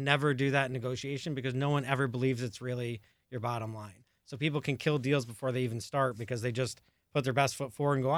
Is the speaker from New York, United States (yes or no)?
yes; Saranac Lake, New York, United States; born there; I was born in Saranac Lake, New York, which is a very, very small place in upstate New York.